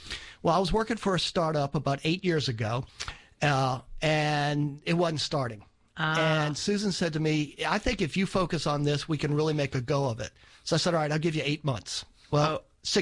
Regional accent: New Orleans, Louisiana, United States; The way this came about was, I was raised in New Orleans, raised Catholic.

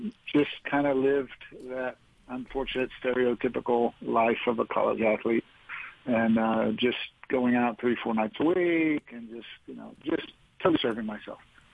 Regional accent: Pittsburgh, Pennsylvania, United States; large Catholic family from Pittsburgh, Pennsylvania. Things were good. My faith was just what I did. I was born in Pittsburgh. I was the sixth and I was Catholic.

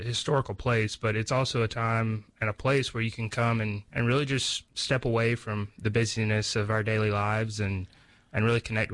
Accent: South Carolina, United States; now in Georgia, United States; I am originally from South Carolina. and I've been in Georgia about 3 years.

